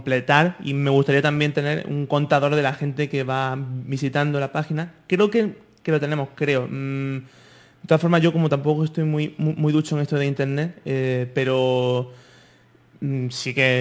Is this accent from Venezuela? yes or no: no; Granada, Andalusia, Spain; En Granada. Ah, en Granada. Que es mi tierra, por cierto.